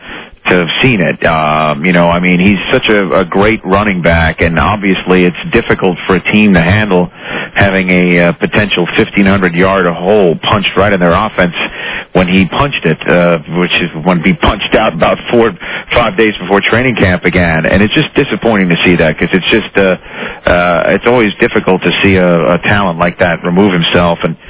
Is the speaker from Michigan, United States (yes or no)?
no; New York City, New York, United States; which I'm from New York City, one of my buddies from intermediate school